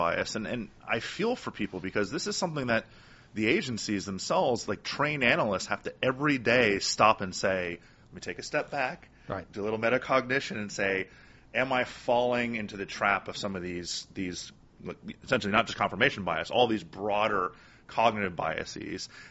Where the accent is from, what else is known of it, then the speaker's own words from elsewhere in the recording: Miami, Florida, United States; And I grew up in Miami. A lot of listeners know that.